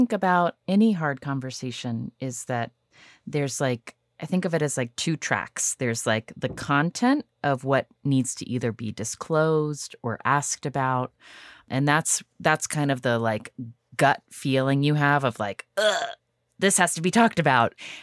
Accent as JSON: {"language": "English", "country": "United States", "said": "because I'm an American"}